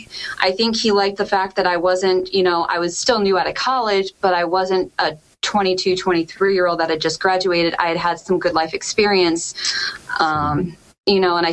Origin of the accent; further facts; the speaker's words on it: Connecticut, United States; I'm originally from Connecticut. I'm born and raised, grew up in Connecticut